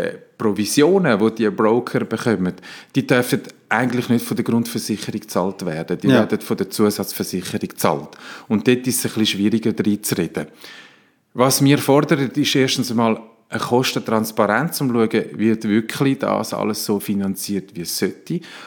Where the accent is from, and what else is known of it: Italy; now in Switzerland